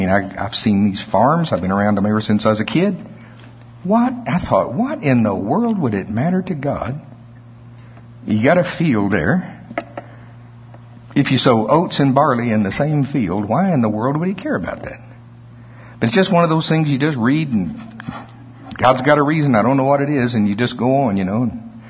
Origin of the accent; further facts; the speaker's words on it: Oklahoma, United States; Y'all know I grew up in Pottawatomie County. That's not tongues. That's really a county in Oklahoma.